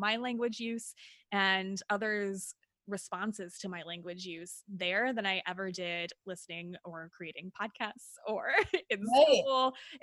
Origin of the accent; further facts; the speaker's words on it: Indiana, United States; I grew up in Indiana where saying you folks and the word folks is so common that that's always what I've used.